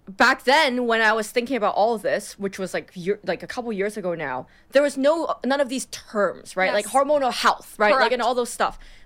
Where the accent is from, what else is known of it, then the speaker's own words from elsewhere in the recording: Singapore; also born or lived in Hong Kong; I really thought about how I grew up eating in Singapore and Hong Kong.